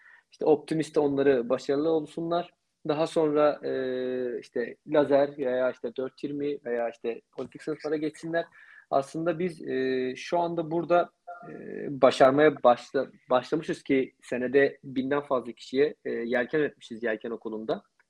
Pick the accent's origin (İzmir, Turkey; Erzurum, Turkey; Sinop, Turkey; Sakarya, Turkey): İzmir, Turkey; Foça; biz Foça'da doğup büyüdük